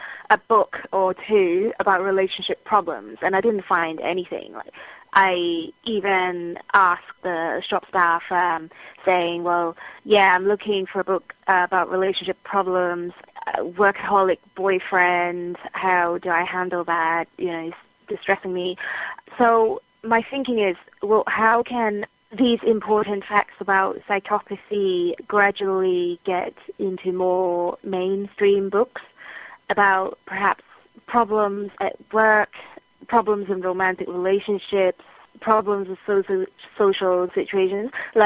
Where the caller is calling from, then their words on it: South West England, United Kingdom; from Wiltshire